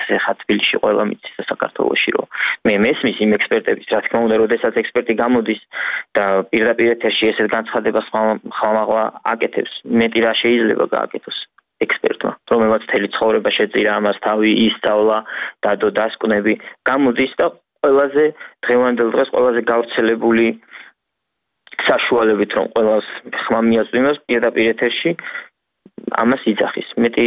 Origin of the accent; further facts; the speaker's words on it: Rustavi, Kvemo Kartli, Georgia; მე რუსთავაზე გავიზარდე, რუსთავაზე ვცხოვრობ